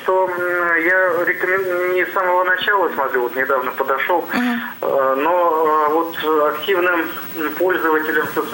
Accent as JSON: {"language": "Russian", "town": "Tomsk", "region": "Tomsk Oblast", "country": "Russia", "said": "я из Томска."}